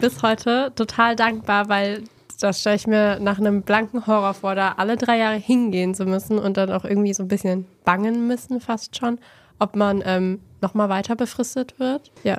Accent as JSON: {"language": "German", "country": "Portugal", "said": "also ich komme aus Portugal"}